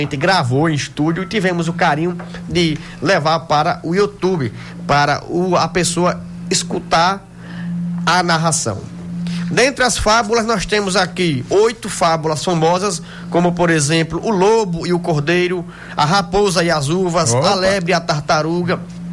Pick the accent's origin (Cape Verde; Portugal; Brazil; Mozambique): Brazil; Jucurutu, Rio Grande do Norte; Jucurutu, minha terra, por ela tenho paixão. Eu digo sem desatino que eu também sou nordestino do jeito que vocês são.